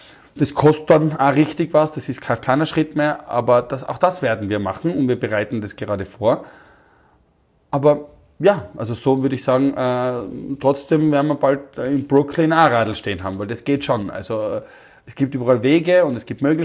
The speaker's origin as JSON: {"language": "German", "country": "Austria", "said": "ich bin aus Österreich, wir suchen so jemanden"}